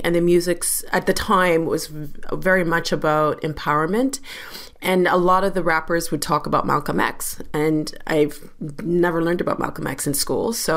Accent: London, Ontario, Canada; I grew up in London, Ontario, and I grew up during a time when London was a very homogenous city.

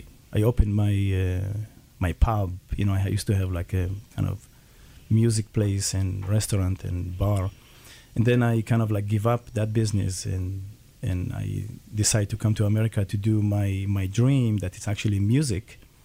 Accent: Israel; English is a second language; Well, you know, as you know, I'm from Israel

